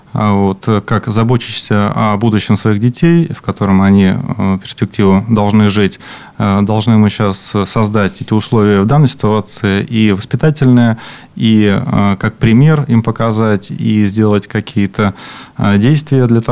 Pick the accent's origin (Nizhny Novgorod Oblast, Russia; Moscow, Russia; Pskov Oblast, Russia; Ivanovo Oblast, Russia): Pskov Oblast, Russia; Pechory; born there; also born or lived in Tyumen / Bryansk / Yaroslavl; Я родился в Печорах Псковской области. Псковский район, нет, получается, Печорский район, прошу прощения. Вот, учился я много по стране, где родителями повозили